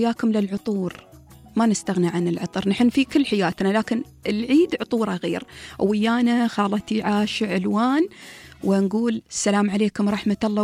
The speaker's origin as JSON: {"language": "Arabic", "country": "United Arab Emirates", "said": "عندنا في الإمارات"}